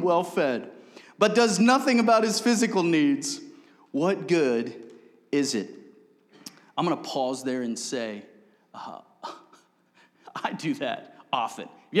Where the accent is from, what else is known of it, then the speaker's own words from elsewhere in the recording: United States; look, you know, I'm an American, right?